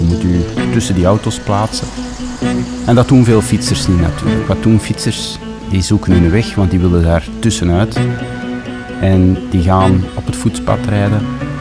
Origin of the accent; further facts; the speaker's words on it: Antwerp, Flanders, Belgium; Ik ben geboren Antwerpenaar.